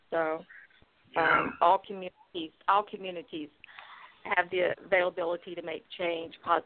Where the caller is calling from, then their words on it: Douglasville, Georgia, United States; Atlanta, Georgia, at a town called Douglasville on the outskirts.